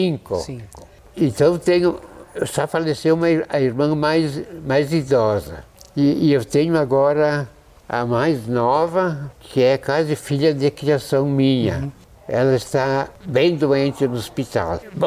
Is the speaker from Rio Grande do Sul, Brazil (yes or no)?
yes; Farroupilha, Rio Grande do Sul, Brazil; born there; Eu nasci aqui em Farroupilha.